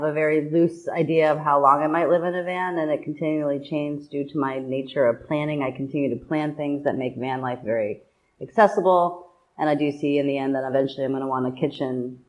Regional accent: Chicago, Illinois, United States; born there; As in, where was I born? Chicago, Illinois.

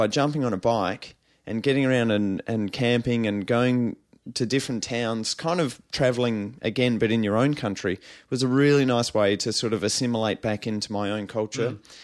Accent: South Australia, Australia; So, yep, did a bike trip around South Australia, my home state in Australia.

